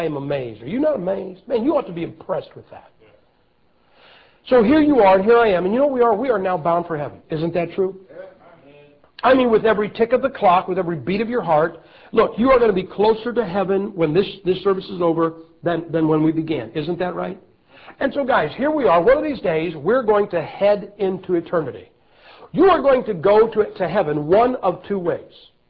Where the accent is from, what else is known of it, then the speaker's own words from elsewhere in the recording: Ohio, United States; Hey, guys, look, you can complain all you want that I'm from Ohio, who was the winning side.